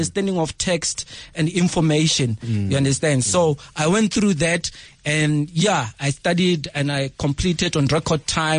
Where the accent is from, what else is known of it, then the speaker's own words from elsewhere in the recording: Mamelodi, Gauteng, South Africa; also born or lived in Limpopo; I grew up in Mamelodi East, a place called Tsakani.